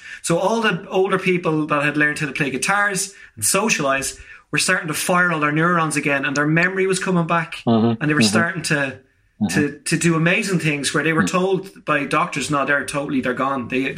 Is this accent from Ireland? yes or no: yes; Ireland; But and as Irish people, I mean, Irish people especially, I'm not saying the rest of the world is any, but we are very sociable people as Irish people.